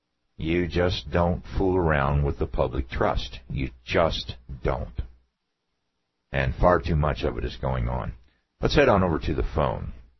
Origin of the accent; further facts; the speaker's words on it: Ohio, United States; I'm from Ohio.